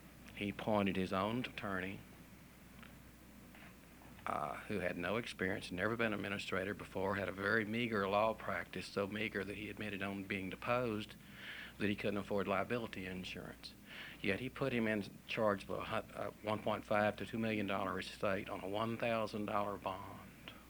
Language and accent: English; Conroe, Texas, United States; I'm from Conroe, Montgomery County, and I represent my family